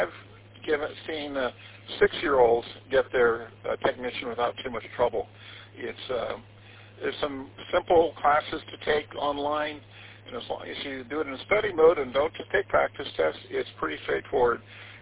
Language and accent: English; LaGrange, Illinois, United States; also born or lived in Seattle, United States; When I was a kid, we moved from Seattle and lived in LaGrange, just west of Chicago, a long time ago.